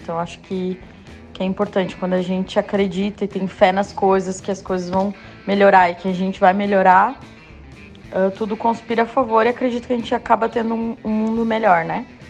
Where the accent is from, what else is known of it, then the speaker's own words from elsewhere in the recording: Novo Hamburgo, Rio Grande do Sul, Brazil; moved away as an adult; now in Itajaí, Brazil; para quem não me conhece. Eu tenho 32 anos, moro em Itajaí hoje, atualmente estou morando em Itajaí, mas sou de Novo Hamburgo, né? Cresci em Novo Hamburgo, então estou há 3 anos e meio aqui, quase 3 anos e meio, né?